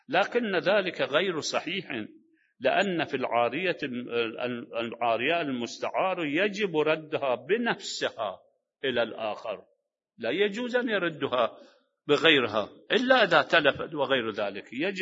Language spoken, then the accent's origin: Arabic; Najaf, Najaf Governorate, Iraq; عندنا في النجف الأسلف كانت دائرة، كانوا المرابين هكذا يفعلون